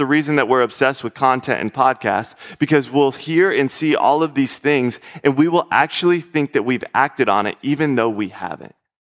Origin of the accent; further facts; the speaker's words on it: Florida, United States; We are up here from Florida, and I thought we were going to be escaping the heat a little bit.